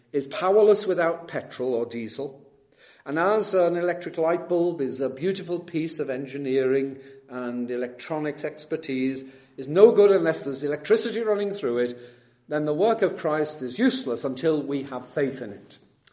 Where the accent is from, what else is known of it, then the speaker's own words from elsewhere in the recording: United Kingdom; And look back here at home, as British, we tend to have either a bulldog or, for the English, a lion.